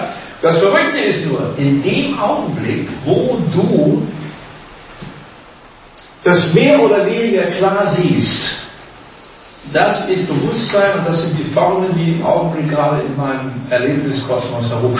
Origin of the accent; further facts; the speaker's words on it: West Germany, Germany; Ich bin ja nicht in der DDR aufgewachsen, sondern in Westdeutschland.